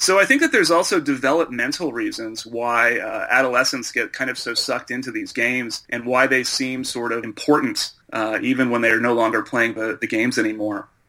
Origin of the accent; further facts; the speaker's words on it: Texas, United States; I grew up in Texas, which didn't help dealing with this kind of culture.